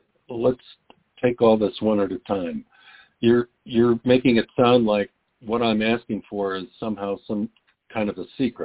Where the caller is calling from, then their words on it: Aurora, Colorado, United States; I'm calling from Aurora, Colorado, and I do not have a license number.